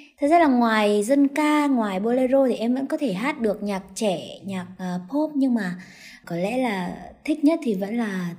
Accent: Hanoi, Vietnam; năm nay thì em 15 tuổi và em đến từ Hà Nội ạ.

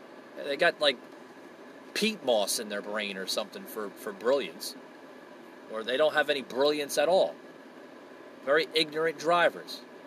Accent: New Jersey, United States; I'm from New Jersey, born raised. As you can tell of my accent.

